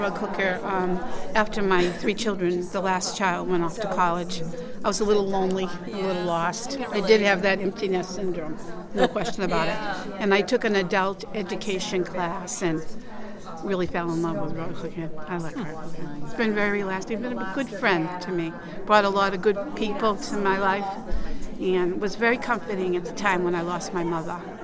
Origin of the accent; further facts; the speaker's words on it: Harwich, Massachusetts, United States; from Harwich, Mass.